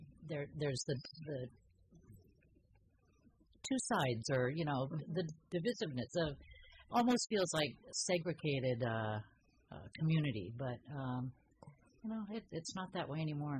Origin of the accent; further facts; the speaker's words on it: San Rafael, California, United States; born there; Okay. I was born in San Rafael.